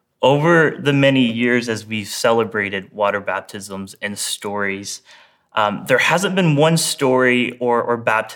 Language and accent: English; Botwood, Newfoundland and Labrador, Canada; when I was 16 in my hometown of Botwood, Newfoundland.